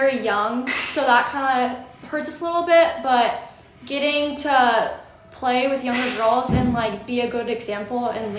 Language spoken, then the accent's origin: English; North Manchester, Indiana, United States; So I'm from North Manchester, Indiana.